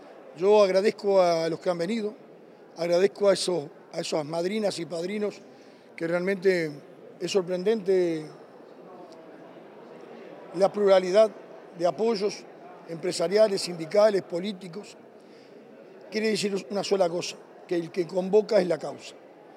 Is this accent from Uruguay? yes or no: yes; Uruguay; A mí me genera, como todo uruguayo